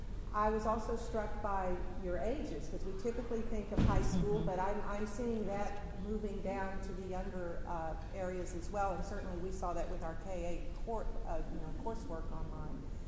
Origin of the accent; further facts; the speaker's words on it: San Antonio, Texas, United States; now in Houston, United States; It's a beautiful city, actually my hometown, born and raised here, but have lived in the Houston area for the last 30 years